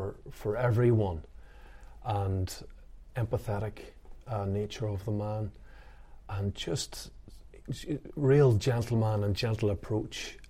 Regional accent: Derry, Northern Ireland, United Kingdom; no, we're from Derry.

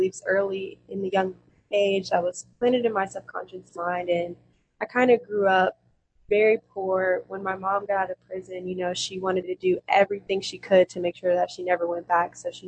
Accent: Pennsylvania, United States; born there; now in Atlanta, United States; like, I live here in Atlanta. I was born in Pennsylvania.

